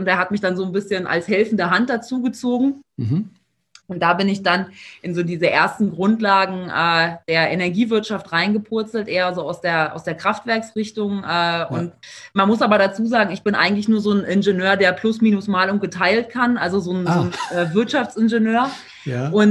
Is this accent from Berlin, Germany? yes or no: yes; Berlin, Germany; now in Munich, Germany; Ich komme eigentlich aus Berlin, dann hat es mich nach München verschlagen. Bin da jetzt auch schon eine ganze Zeit lang